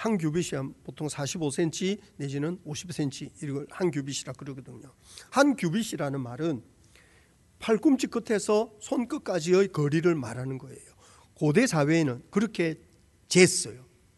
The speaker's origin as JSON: {"language": "Korean", "region": "Gyeongsang", "country": "South Korea", "said": "제가 경상도 출신이라고."}